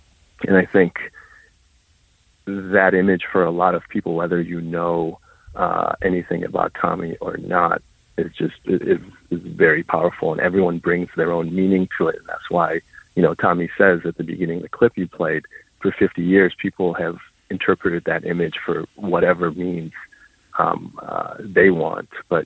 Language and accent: English; Iran; now in United States; I was going to also just take it back because I'm from Iran. I'm an immigrant. I came to the United States from Iran